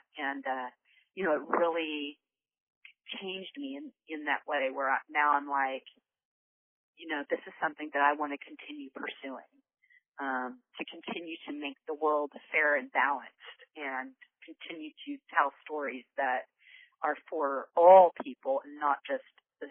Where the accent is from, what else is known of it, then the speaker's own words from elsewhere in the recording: Houston, Texas, United States; You know, I grew up in Houston, which is a very mixed community, you know what I mean?